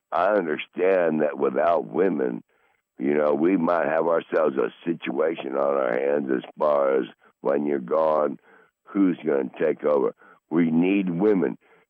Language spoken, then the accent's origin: English; England, United Kingdom; I'm from England. … We're from England. Okay, fine. On my other side … German. So English and Germany.